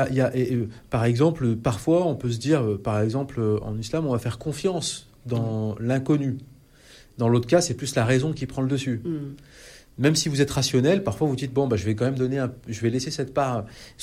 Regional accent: France; Nous, d'abord, on est français, donc on vit comme des Français du quotidien.

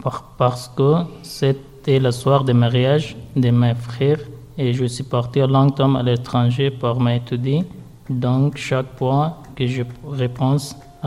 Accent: Afghanistan; je suis afghan, je viens d'Afghanistan.

